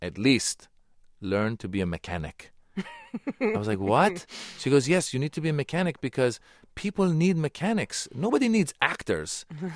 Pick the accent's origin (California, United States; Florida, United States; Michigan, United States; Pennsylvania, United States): California, United States; Tiburon; Yeah, I grew up in Northern California, Marin County, Tiburon, and it's interesting.